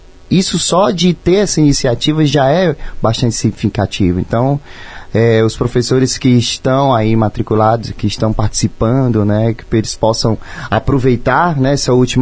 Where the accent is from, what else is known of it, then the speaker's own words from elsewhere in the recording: Ceará, Brazil; now in Maringá, Brazil; e a primeira vez aqui na região do Paraná, em Maringá especificamente. Né, eu que venho lá do Ceará, estou se acostumando aqui com o sol frio de vocês, né?